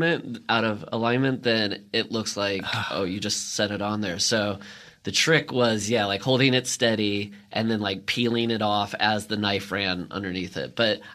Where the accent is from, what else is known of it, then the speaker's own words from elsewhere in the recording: Midwest, United States; I grew up in the Midwest, so in junior high